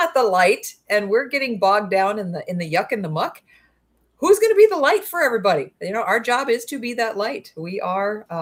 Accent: North Dakota, United States; But born and raised in North Dakota, family kind of grew into church and became believers as I was growing up.

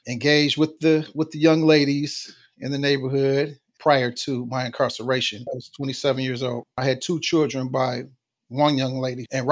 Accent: Detroit, Michigan, United States; I grew up in Detroit, Michigan, 70s, 80s.

